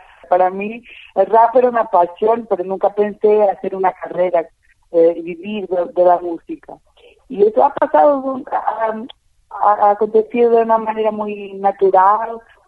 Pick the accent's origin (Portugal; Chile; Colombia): Portugal; Porto, Porto District; accent: Porto; Spanish is a second language; mi ciudad, en el sentido que mi trabajo se vive de la palabra, de mis referentes culturales, y bueno, mi acento, mis expresiones, mis referencias en el Porto